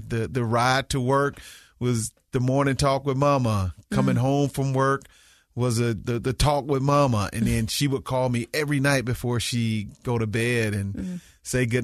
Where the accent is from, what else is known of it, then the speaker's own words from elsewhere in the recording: Mississippi, United States; basketball played a big part in my life growing up in Mississippi.